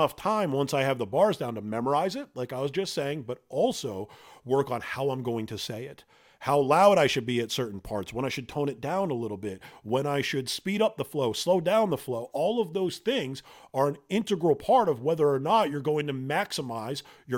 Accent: Massachusetts, United States; I'm from Massachusetts originally

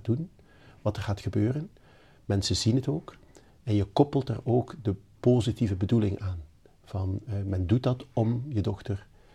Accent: Ghent, Flanders, Belgium; moved away as an adult; now in Netherlands; Ik kom uit Gent in België. Daar ben ik 54 jaar geleden geboren. Heb in Gent ook mijn opleiding geneeskunde en kindergeneeskunde gedaan. En ben in 1998 naar Nederland gekomen

